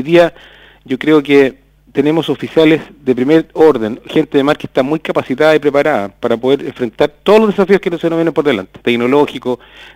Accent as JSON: {"language": "Spanish", "region": "Valparaíso", "country": "Chile", "tie": "born or raised there", "said": "yo soy de Valparaíso. Uh-huh. Yo nací en Valparaíso. Siempre estuve ligado al mar, estudié en un colegio de Valparaíso también, de los padres franceses"}